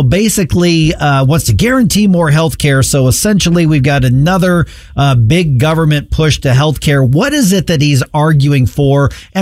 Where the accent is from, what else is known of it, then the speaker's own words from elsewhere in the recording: Illinois, United States; now in Missouri, United States; when I was growing up in Illinois, that was a divide that we had back then when I lived in Decatur and Camp Point and Pittsfield and Quincy and those areas.